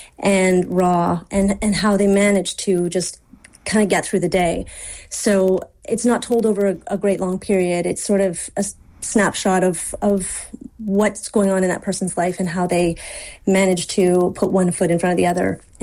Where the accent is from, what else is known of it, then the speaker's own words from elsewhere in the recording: Canada; now in Scherpenheuvel, Belgium; I'm Canadian. I live in Belgium, have done for 14 years. I just got my Belgian citizenship this week, so I'm, I guess, a dual national now, and I live in a little tiny town called Schepenoeuvel, which is in the Flemish Brabant region